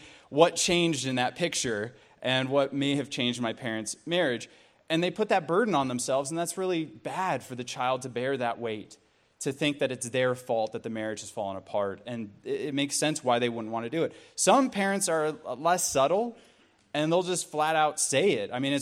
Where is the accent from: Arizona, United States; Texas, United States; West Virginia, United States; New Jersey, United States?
Arizona, United States; Tucson; I'm from Tucson, so Hispanic culture is very big there. Also, I'm half Asian.